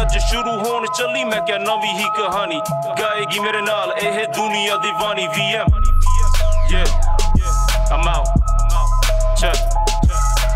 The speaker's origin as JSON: {"language": "English", "town": "New York City", "region": "New York", "country": "United States", "tie": "born or raised there", "also_born_or_lived": "Punjab", "said": "Real talk, NYC, stand up. I was born in Punjab, but raised in New York."}